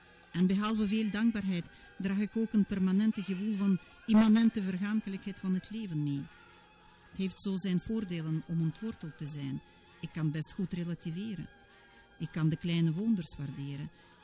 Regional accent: Russia; Stel dat ik merk dat ze weten dat ik van Rusland kom.

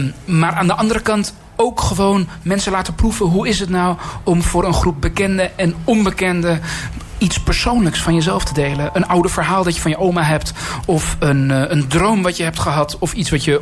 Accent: Amsterdam, North Holland, Netherlands; also born or lived in Iran; Een doodnormale Amsterdamse jongen, dat ben ik. Maar ik ben geboren in Iran.

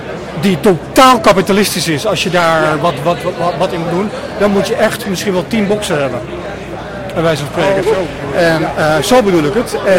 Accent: Beverwijk, North Holland, Netherlands; now in Egmond, Netherlands; En ik kom niet uit Amsterdam, ik kom uit Beverwijk.

